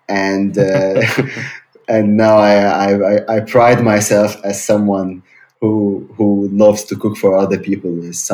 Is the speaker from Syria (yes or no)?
yes; Syria; now in Germany; I actually used to study something completely different because I came from Syria. I didn't really know what to do. I learned German.